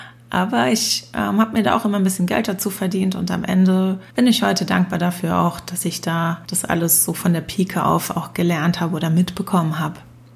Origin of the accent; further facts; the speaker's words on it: Rhineland-Palatinate, Germany; Ich komme aus Rheinhessen, dem größten deutschen Weinanbaugebiet. Ich bin in einem Weingut aufgewachsen, bin also quasi von Kind an mit dabei